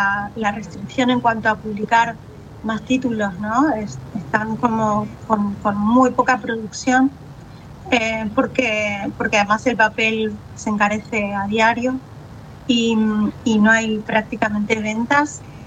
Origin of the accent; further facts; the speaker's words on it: Mendoza, Argentina; Por otro lado, yo soy mendocina y entonces también tenía alguna que otra palabra chilena en mi diccionario.